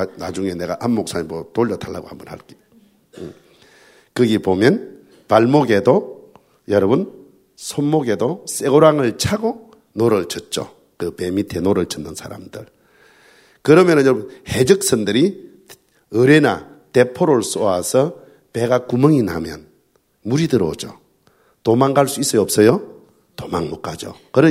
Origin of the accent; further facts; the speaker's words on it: South Korea; 내가 한국 사람이다. 코리아다.